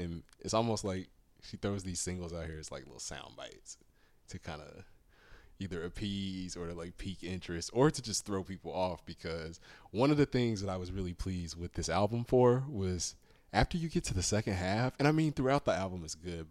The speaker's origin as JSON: {"language": "English", "region": "the South", "country": "United States", "tie": "born or raised there", "said": "I'm Southern, you know, I grew up in the South, so I grew up listening to country."}